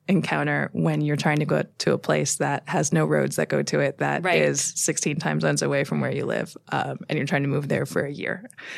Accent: United States; Yes, I'm very American. I have no Russian heritage.

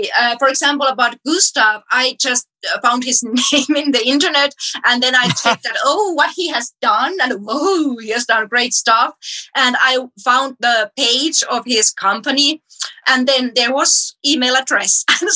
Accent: Finland; English is a second language; from Finland. and I have a film.

